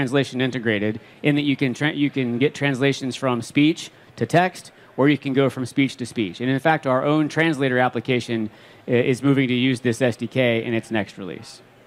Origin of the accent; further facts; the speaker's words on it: Ohio, United States; I'm from Ohio. I speak one language, English. I speak three phrases in other languages.